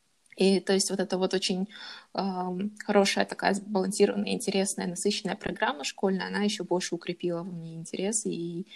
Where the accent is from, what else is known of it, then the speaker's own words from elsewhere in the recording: Kazakhstan; Я из Казахстана.